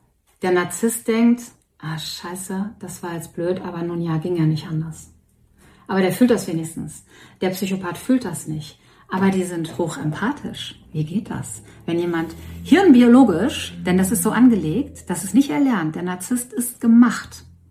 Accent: Dortmund, North Rhine-Westphalia, Germany; wir kommen aus Dortmund

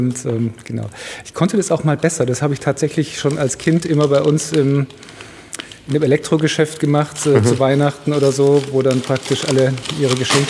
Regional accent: Donaueschingen, Baden-Württemberg, Germany; Genau, ich komme aus Donaueschingen.

